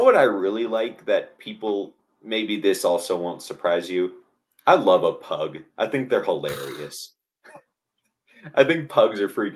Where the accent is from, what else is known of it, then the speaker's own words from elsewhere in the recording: Rochester, Minnesota, United States; there's a place in my hometown Rochester, Minnesota, Nupa.